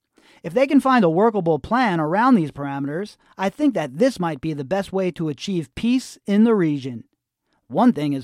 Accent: United States; I'm an American, and my country has been involved in plenty of their own.

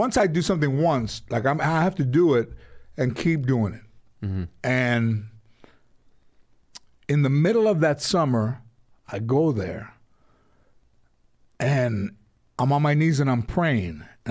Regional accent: San Fernando, California, United States; when I was growing up in San Fernando, California, and I would go to the Comedy Store in Westwood.

